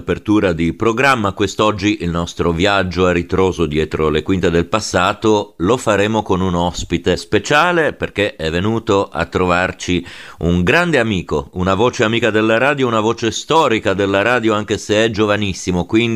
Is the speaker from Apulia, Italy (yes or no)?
no; Liguria, Italy; Vedi, quindi è nata nella mia terra.